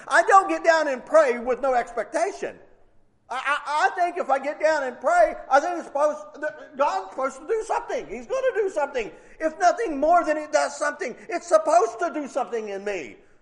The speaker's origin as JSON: {"language": "English", "region": "West Virginia", "country": "United States", "said": "hey, I'm from West Virginia Mountains. We don't... we lick our fingers off."}